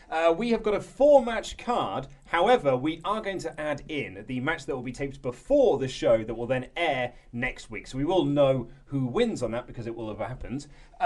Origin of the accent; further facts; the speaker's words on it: United Kingdom; We're British, which is why we say Duke.